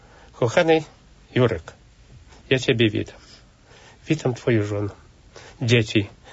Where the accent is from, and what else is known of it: Lviv, Lviv Oblast, Ukraine; Polish is a second language